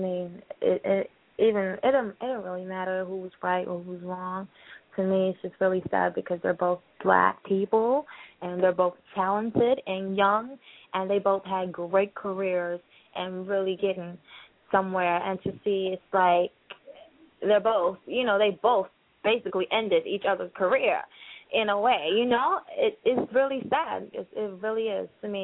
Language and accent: English; Trinidad & Tobago; I'm also from the island, so... You know, I'm from Trinidad. Putting that out there. I'm an island girl. Love my Caribbean people.